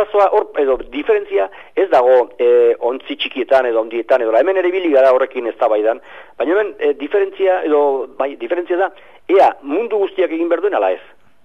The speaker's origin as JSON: {"language": "Basque", "town": "Usurbil", "region": "Basque Country", "country": "Spain", "tie": "born there", "said": "usurbil dago hemendik 6 kilometrora, zu hemen bizitzera. Ta ni hangoa naiz, sortzez"}